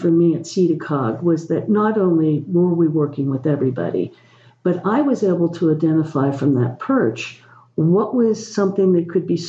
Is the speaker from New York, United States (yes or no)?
no; Pennsylvania, United States; I didn't grow up here, but yeah. I grew up in Mercer County, which is just so similar.